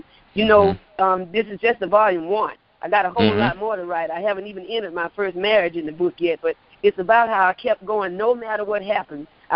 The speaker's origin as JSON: {"language": "English", "town": "Perry", "region": "Florida", "country": "United States", "lives_now": "Hinesville, United States", "said": "like you said, and I'm from Perry, Florida originally, but I've been in Hinesville, Georgia about 22 years after the death of my grandmother."}